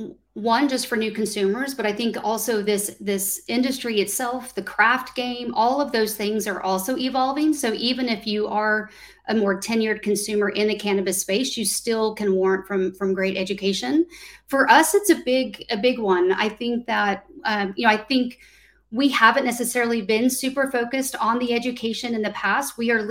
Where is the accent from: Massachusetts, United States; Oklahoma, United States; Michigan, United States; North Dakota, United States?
Oklahoma, United States; I grew up in Oklahoma during the war on drugs era.